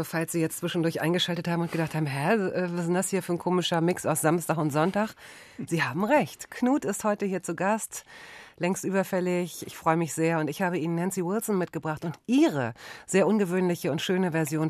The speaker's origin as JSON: {"language": "German", "region": "West Germany", "country": "Germany", "said": "also ich kann es mir als Westdeutsche schlecht vorstellen."}